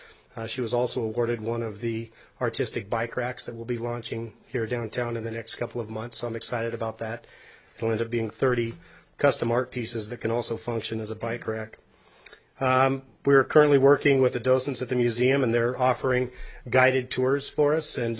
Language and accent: English; Carson City, Nevada, United States; I'm born and raised in Carson City, and there's … that certainly wouldn't let that happen with me